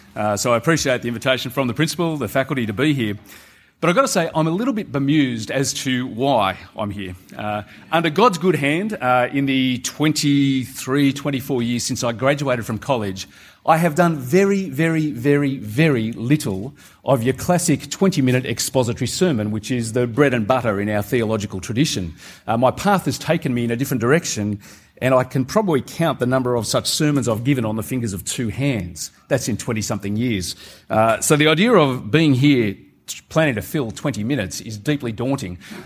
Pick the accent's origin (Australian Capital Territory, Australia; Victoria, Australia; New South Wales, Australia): Australian Capital Territory, Australia; Canberra; I grew up mostly in Canberra, and I was converted in an Anglican school through the ministry of my peers rather than through anything particularly Anglican about the school.